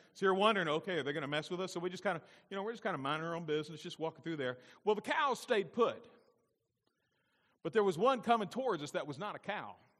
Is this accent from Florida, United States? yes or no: no; Alabama, United States; Growing up, most of you know I grew up in Alabama. And when I was probably 8, 9, 10 years old, about once or twice a month, we went out to Granny and Grandpa's house.